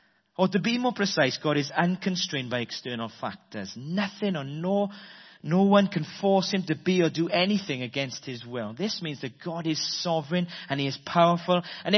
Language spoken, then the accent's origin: English; Wales, United Kingdom; we'll find that I'm a Welshman living in the 21st century, which means that I'm passionate, I'm emotional, I'm open, and I suffer from some form of inverted snobbery.